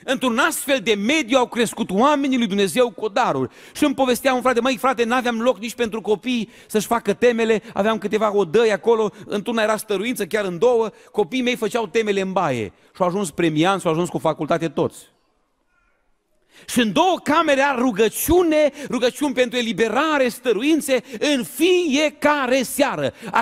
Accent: Arad, Arad County, Romania; am crescut eu, în Arad, vreau să vă spun că diferența între duminică și joi e foarte mică.

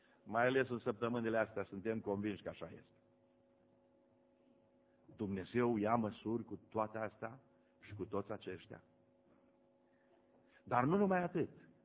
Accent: Romania; Când a văzut însă că sunt român, a început în limba românească

